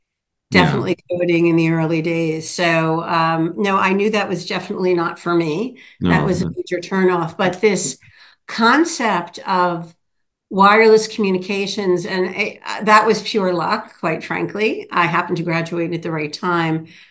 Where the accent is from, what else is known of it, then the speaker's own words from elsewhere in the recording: New York, United States; also born or lived in Pennsylvania; But I'm raised in Rockland County, New York, which is about 20 miles north of New York City. So I'm a native New Yorker through and through.